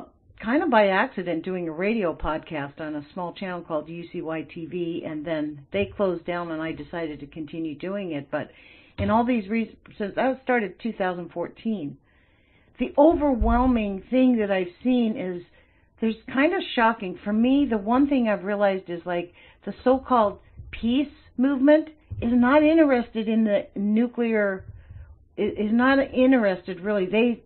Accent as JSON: {"language": "English", "country": "United States", "said": "I mean, literally, it's kind of shocking for me as an American."}